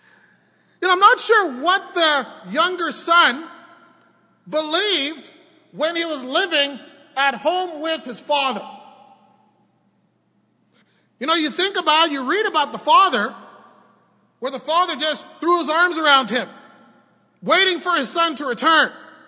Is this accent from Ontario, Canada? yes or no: yes; Toronto, Ontario, Canada; I grew up in Toronto in a rough neighborhood.